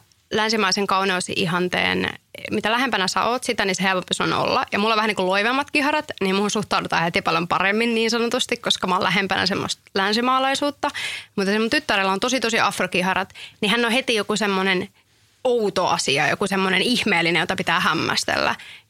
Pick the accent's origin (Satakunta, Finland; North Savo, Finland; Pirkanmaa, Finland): Pirkanmaa, Finland; Tampere; Kyllä mä yleensä sanoisin, että mä oon Tampereelta